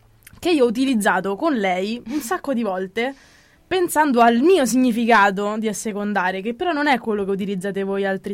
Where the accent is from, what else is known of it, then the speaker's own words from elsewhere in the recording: Rome, Lazio, Italy; Siamo romani, ci piace ridere, scherzare.